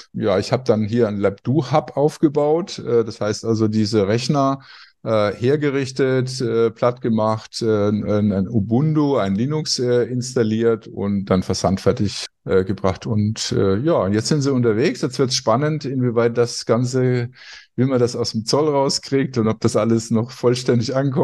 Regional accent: Würzburg, Bavaria, Germany; Ich komme aus Würzburg, studiere aktuell Konstruktionsbionik in einem Fernstudium in Saarbrücken und hatte jahrelang in Würzburg eine IT-Firma namens

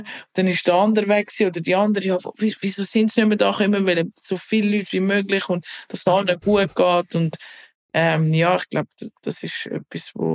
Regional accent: Switzerland; Natürlich bin ich in der Schweiz aufgewachsen, das hat mich mega geprägt, und ich bin auch Schweizerin

